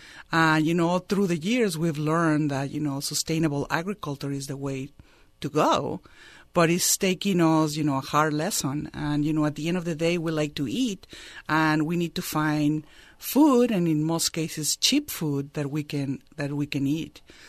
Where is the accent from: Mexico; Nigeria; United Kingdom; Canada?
Mexico; moved away as an adult; now in United States; I came to the United States almost 30 years ago. Mm-hmm. But I came from Mexico